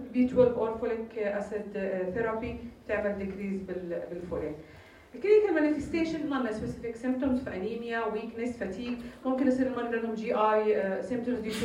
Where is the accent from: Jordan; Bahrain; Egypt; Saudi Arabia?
Jordan; زي الترند اللي صار عندنا بالاردن قبل تقريبا 10 سنين